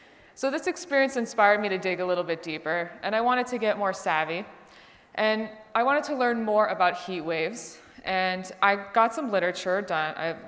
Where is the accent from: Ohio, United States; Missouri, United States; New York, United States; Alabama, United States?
New York, United States; I mean, I'm from New York originally. I had never experienced a dry heat like this before in my life.